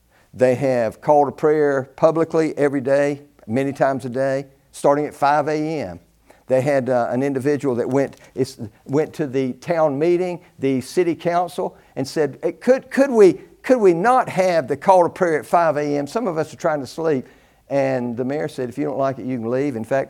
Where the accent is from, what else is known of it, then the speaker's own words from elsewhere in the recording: United States; born there; I am not an Englishman. I don't have any connection to England other than history. I'm not an English American. I'm not a Caucasian American. I am an American. I'm a native born American. My people have been here for generations, and this is my country.